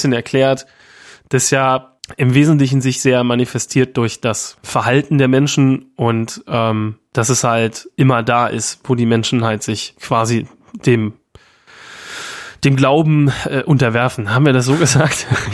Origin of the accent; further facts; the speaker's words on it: East Germany, Germany; Ich komme aus dem Osten, da gibt's nur Bautzen.